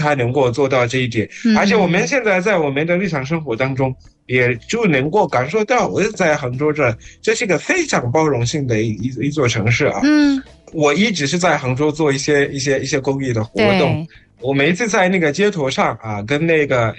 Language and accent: Chinese; Zimbabwe; Chinese is a second language; 感谢大家来收听，